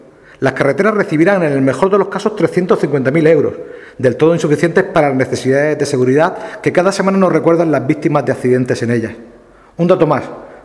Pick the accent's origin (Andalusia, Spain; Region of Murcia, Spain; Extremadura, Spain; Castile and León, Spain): Region of Murcia, Spain; Cartagena; murciados, que somos los habitantes de Cartagena y de los otros 43 municipios de la región